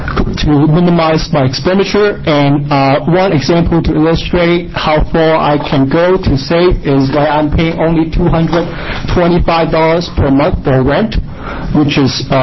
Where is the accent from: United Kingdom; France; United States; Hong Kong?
Hong Kong; Obviously, I'm not from Oregon originally. I grew up in Hong Kong, and I'm the first in my family to go to med school and also college. And I'm from a low-income family because basically my parents don't speak English.